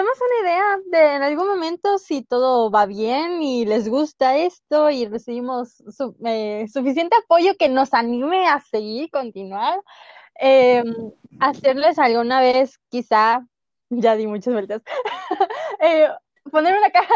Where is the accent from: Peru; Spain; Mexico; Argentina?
Mexico; Y yo soy de México, mi México bonito y lindo y querido.